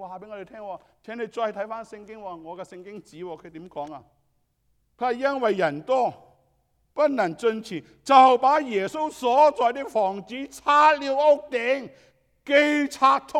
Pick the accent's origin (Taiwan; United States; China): United States; 我们美国人很喜欢 privacy